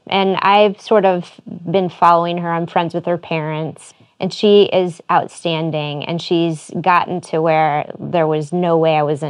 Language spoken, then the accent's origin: English; St. Louis, Missouri, United States; in St. Louis, especially since it's my hometown and I have lots of friends here.